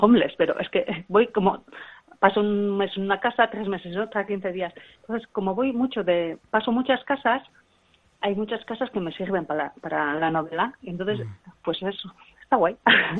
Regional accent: Zumaya, Basque Country, Spain; also born or lived in San Sebastián / London; crecí en San Sebastián, o sea, nací allí, pero bueno, es que no viví casi allí, yo he vivido siempre en Zumaya, y me siento muy de Zumaya.

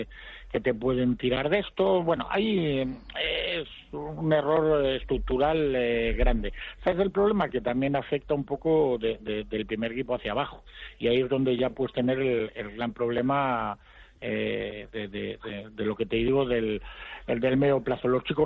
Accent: Valladolid, Castile and León, Spain; para mí Valladolid es especial, es mi equipo, soy pucelano y blanquivioleta, lo seré siempre

